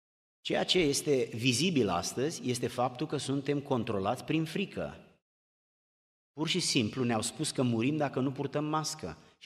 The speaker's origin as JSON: {"language": "Romanian", "country": "Romania", "said": "Vedeți, eu sunt român și când spun eu sunt român, eu vorbesc despre o cultură specific românească"}